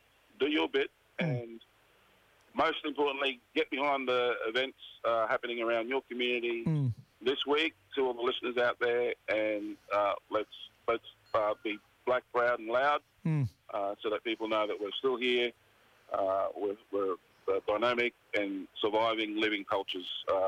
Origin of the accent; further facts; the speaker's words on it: Darnley Island, Queensland, Australia; now in Cairns, Australia; I'm from Erebus, Darnley Island, Torres Strait. I work in base, usually out of Cairns there with the Gimoy Nation.